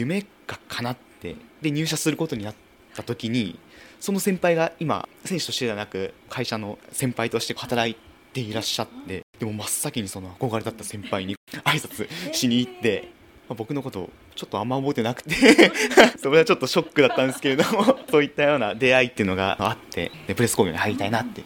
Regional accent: Kanagawa, Japan; moved away as an adult; 大学時代には初めてこの地元神奈川を離れて千葉にあります順天堂大学の方に進学して、

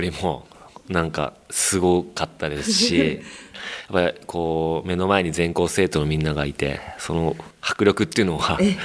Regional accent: Fujisawa, Kanagawa, Japan; 藤沢で育ちました。

